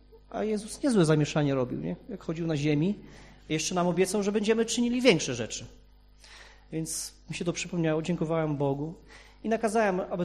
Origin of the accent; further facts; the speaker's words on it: Kętrzyn, Warmian-Masurian Voivodeship, Poland; jestem z Kętrzyna i chciałbym z wami się w ogóle